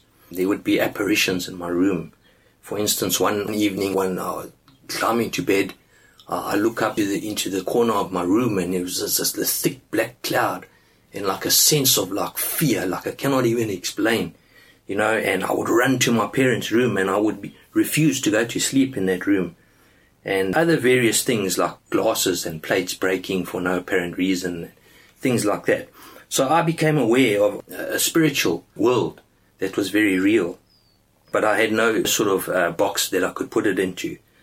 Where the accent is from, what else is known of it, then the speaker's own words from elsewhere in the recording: South Africa; So I grew up in South Africa.